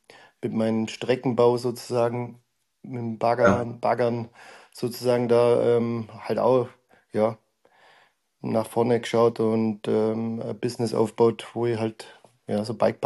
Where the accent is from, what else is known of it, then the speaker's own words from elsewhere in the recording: Bavaria, Germany; born there; now in Chiemgau, Germany; Na genau, ich bin eigentlich aus dem Allgäu gebürtig. Und bin dann aber vor circa 20 Jahren ins Chiemgau gezogen